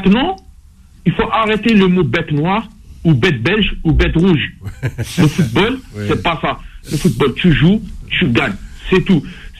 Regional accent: Algeria; je veux parler surtout chez nous en Algérie

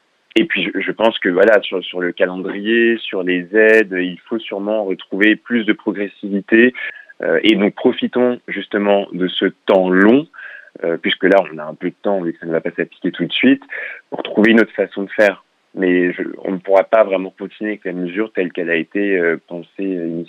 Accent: France; born there; Je suis français, je suis né en France, j'ai une mère noire, un père blanc, donc je suis métisse, mais c'est pas pour autant que je suis moins français que d'autres.

